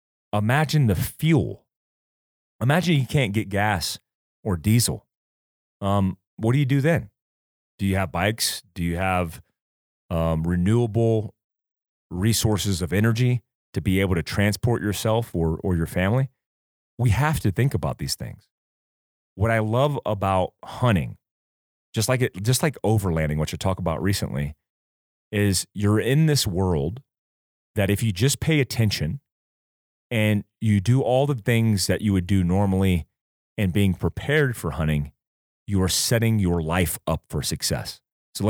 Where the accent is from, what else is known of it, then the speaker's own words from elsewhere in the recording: North Carolina, United States; I grew up in North Carolina where whitetail, I mean, you could corn feed whitetail in your front yard.